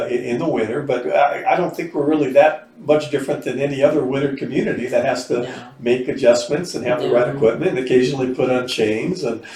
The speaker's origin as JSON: {"language": "English", "town": "San Diego", "region": "California", "country": "United States", "tie": "born or raised there", "moved": "as an adult", "lives_now": "Utah, United States", "said": "I'm from San Diego. I grew up and pretty much spent my entire life in San Diego. Now I'm living in the mountains in Utah."}